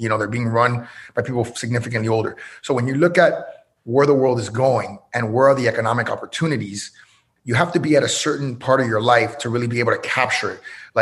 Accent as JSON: {"language": "English", "town": "Miami", "region": "Florida", "country": "United States", "tie": "born or raised there", "said": "I think part of it is because I was born here in Miami."}